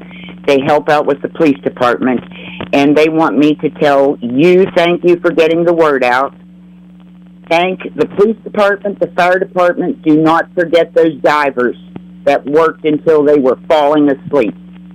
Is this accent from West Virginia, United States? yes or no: yes; Fulton, West Virginia, United States; I grew up here in Fulton. We only had flood days, not, you know, snow days.